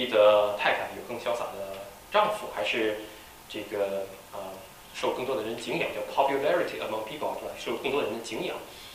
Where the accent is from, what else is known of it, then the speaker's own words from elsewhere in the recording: Hong Kong; 他看出我是从香港来的啊